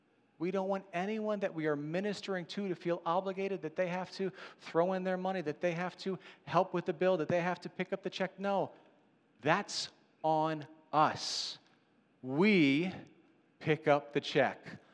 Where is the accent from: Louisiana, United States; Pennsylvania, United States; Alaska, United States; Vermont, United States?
Pennsylvania, United States; I'm from Delco, so it was a little bit weird for me. Anyway, I just moved there.